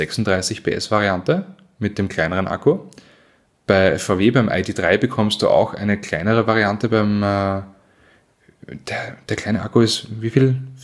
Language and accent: German; Austria; Bei uns in Österreich